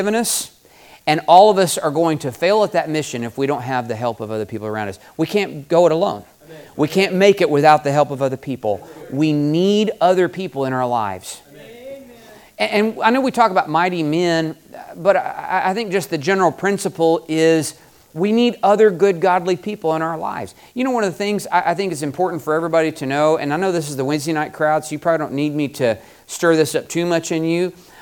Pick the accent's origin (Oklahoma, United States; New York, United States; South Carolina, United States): Oklahoma, United States; Ardmore; In my hometown, I grew up in Ardmore, Oklahoma.